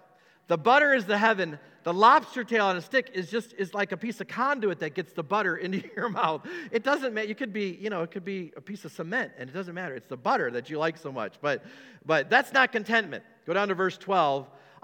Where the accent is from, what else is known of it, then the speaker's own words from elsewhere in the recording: United States; Well, you know, I'm an American, and I deserve.